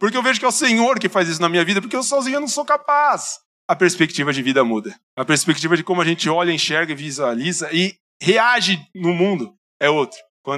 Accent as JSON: {"language": "Portuguese", "region": "São Paulo", "country": "Brazil", "said": "A gente, como bom paulistano, trabalhadores, né? Povo que gosta de trabalhar, e eu me incluo nessa."}